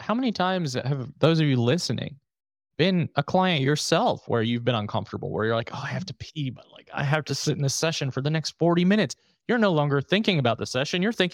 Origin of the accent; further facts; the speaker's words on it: New York, United States; I'm going to just post how I actually speak. I'm from New York. I curse a lot.